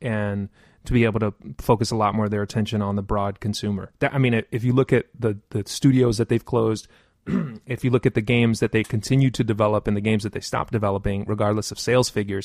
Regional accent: New York City, New York, United States; Well, so to me, growing up as a gamer in the Bronx was almost natural.

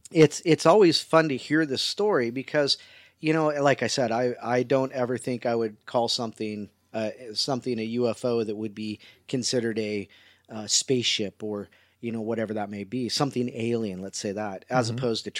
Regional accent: Missouri, United States; it's like I'm from Missouri, the show me state, you know, you got to show me, give me the proof

